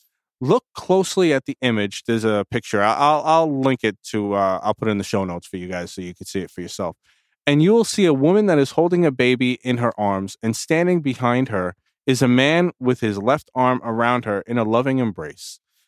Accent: United States; I'm American. I don't know Celsius, unfortunately.

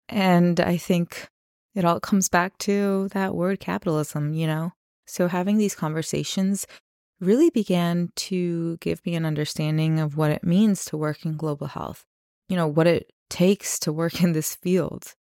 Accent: New York, United States; you know, growing up in America, I grew up outside of New York. I grew up with a lawn and a swing set in my backyard.

